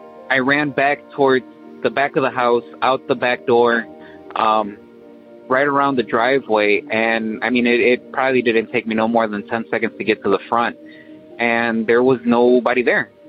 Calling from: Waukegan, Illinois, United States

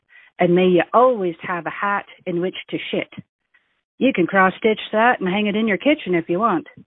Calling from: New Hazelton, British Columbia, Canada; I currently hang my hat in Sooke, BC, but originally I'm from New Hazleton.

